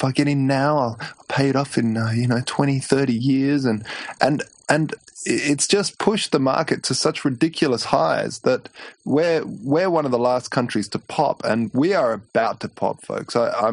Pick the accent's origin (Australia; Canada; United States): Australia; generally we're Aussie people are kind of nice and they're great